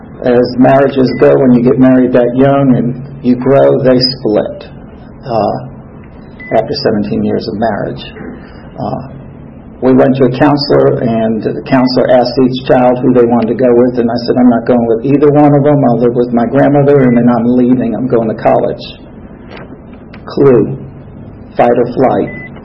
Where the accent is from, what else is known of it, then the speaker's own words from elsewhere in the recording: New York City, New York, United States; born there; I was born in New York, in the Bronx, May 12, 1951. I was the first child of five total.